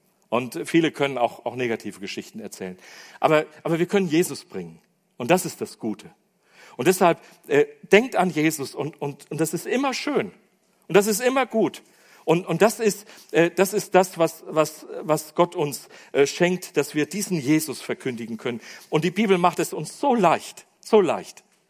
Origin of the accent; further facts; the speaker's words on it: North Rhine-Westphalia, Germany; Wir sagen immer, ich komme aus dem Siegerland. Siegerland ist eine Welt für sich, findet ihr bei Google auch vielleicht, weiß ich nicht. Gehört zum südlichsten Zipfel von Nordrhein-Westfalen, ist ein fränkisches Volk